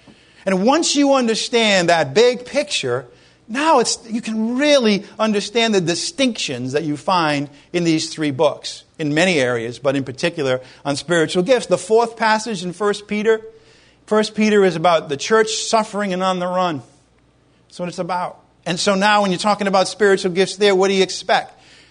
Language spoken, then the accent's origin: English; Ireland; So I look at, I'm Irish, okay?